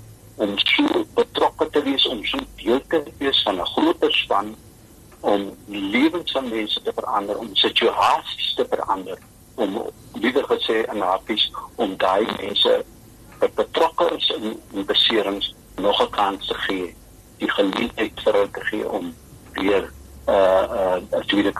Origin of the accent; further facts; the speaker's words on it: Northern Cape, South Africa; ek is oorspronklik van Noordkaap, maar hier in die laaste in die Weskaap het ek baie rondbeweeg rondgeskyp, ek was eers in die Helderberg